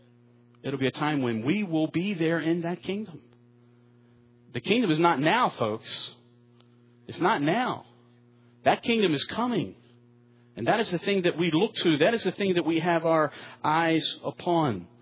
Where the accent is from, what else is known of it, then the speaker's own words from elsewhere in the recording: Baltimore, Maryland, United States; Now, I told you I'm from Baltimore.